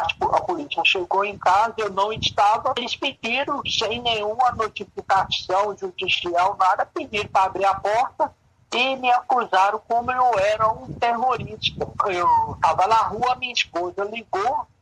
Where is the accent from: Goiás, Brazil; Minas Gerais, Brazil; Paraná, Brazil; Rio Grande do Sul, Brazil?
Minas Gerais, Brazil; eu sou originário do Brasil, norte de Minas, e há 75 anos eu vivi na fazenda.